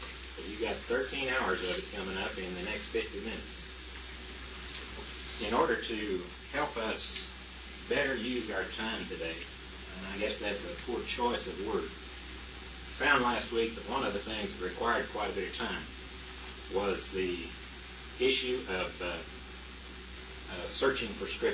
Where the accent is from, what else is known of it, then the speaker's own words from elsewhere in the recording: Norman, Oklahoma, United States; from Norman.